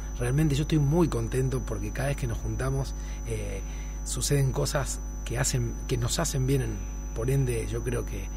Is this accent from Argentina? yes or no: yes; Rosario, Santa Fe, Argentina; now in Roldán, Argentina; En Roldán vivo hace 5 años, uh-huh, con mi compañera, pero soy rosarino de Zona Sur.